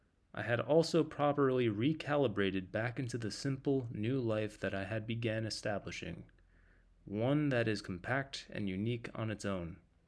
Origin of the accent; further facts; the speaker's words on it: New York, United States; now in Japan; As a matter of fact, I was able to travel back to my home country this summer and get away from the hot weather. Well, sort of. After I arrived in New York, the first thing I said once I got to my mother's house was